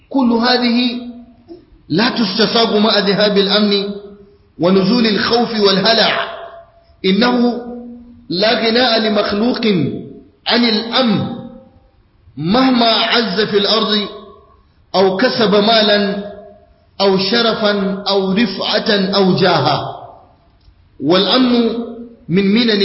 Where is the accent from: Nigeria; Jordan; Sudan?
Nigeria; أحداث مؤسفة تقع في بلادنا نيجيريا المباركة